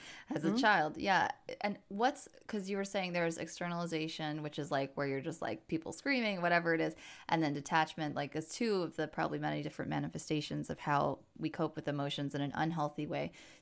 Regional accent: New York, United States; It's East Coast. That's what it is. I'm from New York too.

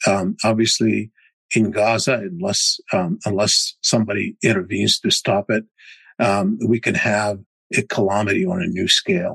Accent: United States; I'm an American, obviously, and I'm looking at it through mm-hmm. the prism. I'm an Arab American

